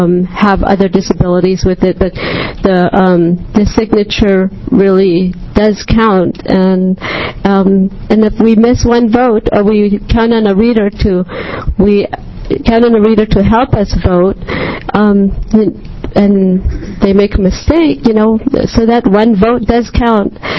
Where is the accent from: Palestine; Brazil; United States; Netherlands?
United States; Eugene, Oregon; I'm from Eugene, Oregon, and I've always voted